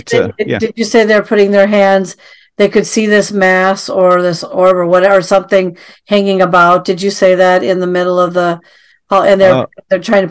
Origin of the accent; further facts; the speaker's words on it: Midwest, United States; Plus I'm from the Midwest.